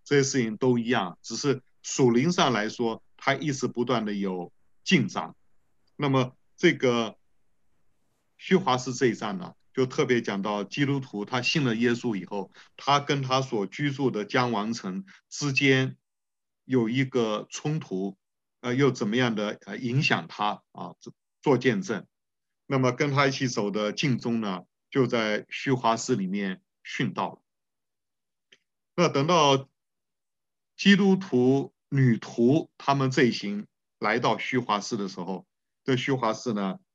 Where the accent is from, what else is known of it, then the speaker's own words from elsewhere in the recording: Taiwan; 老残游记我们是台湾来的，像我这辈的人呢、啊，我们都是在初中的时候，我们读到有一篇